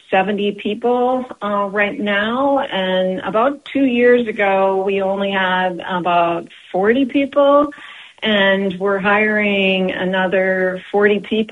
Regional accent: Hanna, North Dakota, United States; I grew up in Hanna, North Dakota, and as a farm kid, the radio was always on.

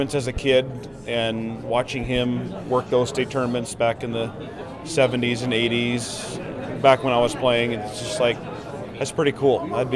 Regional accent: Jamestown, North Dakota, United States; also born or lived in Valley City; I was born in Valley City, lived here for 3 years, then moved to Jamestown. Okay. Moved there in 70, so.

